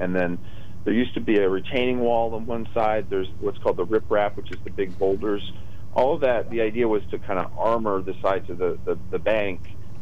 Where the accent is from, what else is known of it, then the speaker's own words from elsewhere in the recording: Tennessee, United States; A tornado, where I grew up in Tennessee, we had tornadoes.